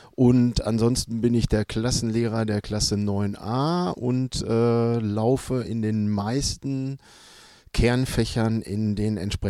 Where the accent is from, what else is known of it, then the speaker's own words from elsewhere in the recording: Gelsenkirchen, North Rhine-Westphalia, Germany; weil das in meinem Heimatort Gelsenkirchen-Buer eine lange Tradition hat.